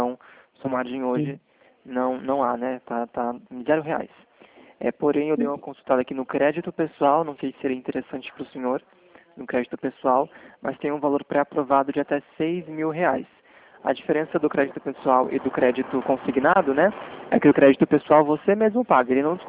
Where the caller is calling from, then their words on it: São Roque, São Paulo, Brazil; no momento eu estou falando de São Roque, São Paulo.